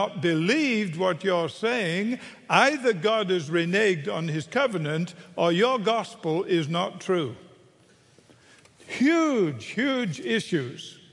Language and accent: English; England, United Kingdom; When I was a kid growing up in England